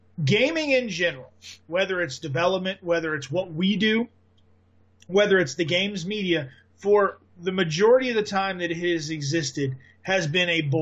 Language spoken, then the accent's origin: English; the South, United States; Brandon and I could have a very long conversation about this because we're both from the South.